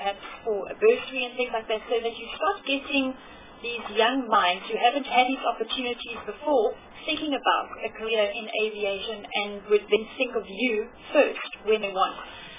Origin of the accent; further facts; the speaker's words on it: South Africa; I would, as a South African, be quite happy to pay a little more